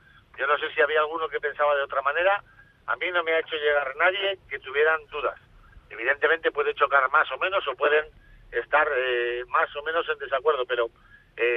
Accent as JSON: {"language": "Spanish", "region": "Basque Country", "country": "Spain", "said": "soy vasco"}